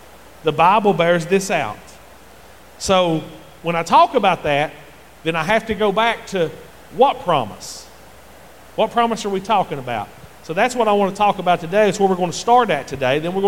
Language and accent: English; United States; born there; I thank God that I live in this country, that I was born in America.